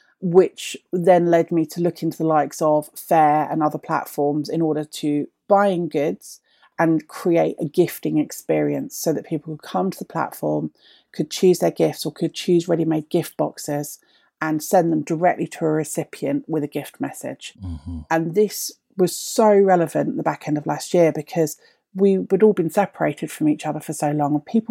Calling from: East of England, United Kingdom; I'm based in Suffolk in the UK.

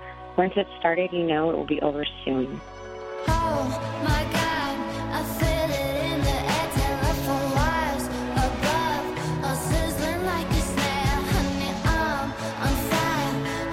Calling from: Chicago, Illinois, United States; I'm calling from Chicago, Illinois.

